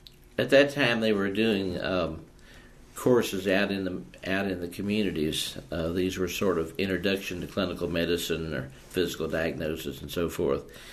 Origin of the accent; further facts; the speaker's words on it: Kentucky, United States; even though I was from Kentucky, from the South